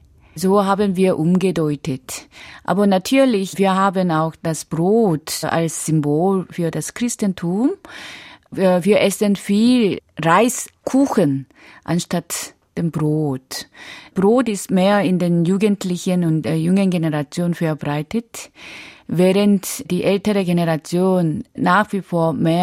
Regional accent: South Korea; Aber für mich, wo ich aufgewachsen bin, steht diese

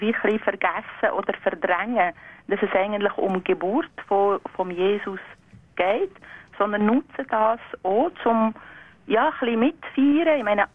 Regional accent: Grindelwald, Bern, Switzerland; ich bin als Kind in Grindelwald aufgewachsen und habe den Brauch eigentlich schon als Kind aufgenommen.

